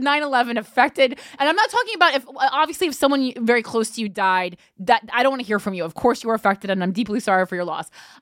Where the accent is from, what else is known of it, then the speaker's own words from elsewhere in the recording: New Jersey, United States; I would stand up and put my hand over my heart in my bedroom growing up in New Jersey.